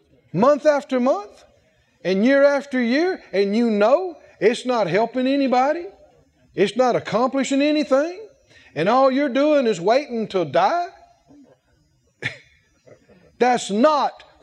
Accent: the South, United States; born there; I was born in the South and I was born to … I'm a country boy.

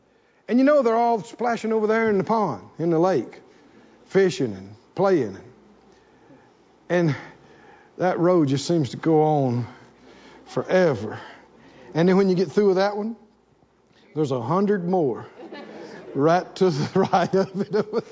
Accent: the South, United States; I come from the South. We grew up on a farm. We had cotton fields. We had corn fields. We had bean fields.

